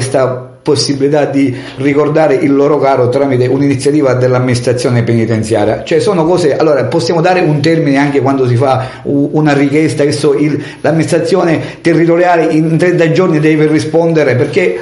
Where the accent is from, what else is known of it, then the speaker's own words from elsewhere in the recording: Trapani, Sicily, Italy; io sono di Trapani